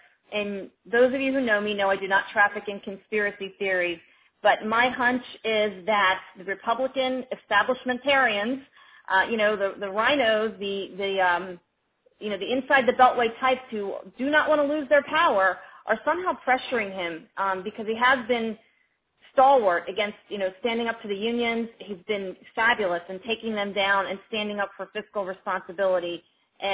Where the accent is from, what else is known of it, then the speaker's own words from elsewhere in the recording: Pennsylvania, United States; I grew up in Pennsylvania. Know all about Arlen Specter and know all about Mike Castle living in southeastern Pennsylvania.